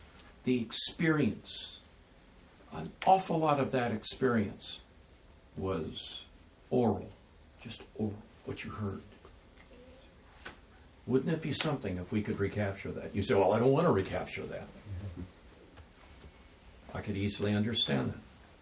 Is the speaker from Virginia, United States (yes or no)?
no; Compton, California, United States; born or raised there